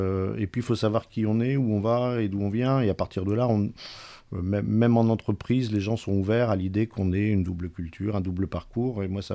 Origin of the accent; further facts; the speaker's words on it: Armentières, Hauts-de-France, France; born there; Je suis né à Armentières.